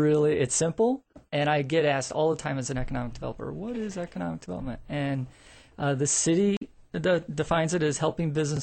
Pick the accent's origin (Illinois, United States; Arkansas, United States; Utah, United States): Illinois, United States; So I come from Illinois. That's where I was born and I grew up.